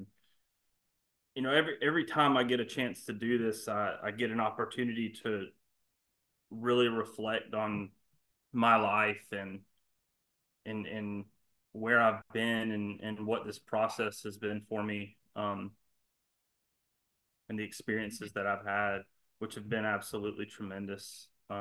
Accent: Augusta, Georgia, United States; I grew up in Augusta, Georgia. I had a beautiful childhood

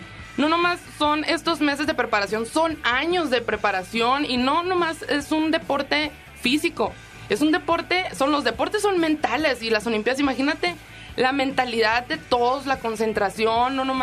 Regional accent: Mexico; En vez de apoyarnos como mexicanos.

